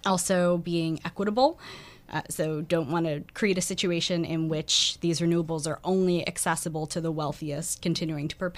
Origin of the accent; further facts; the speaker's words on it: New Jersey, United States; I'm from the New Jersey Shore. Was there through Hurricane Sandy, and we still have not fully recovered.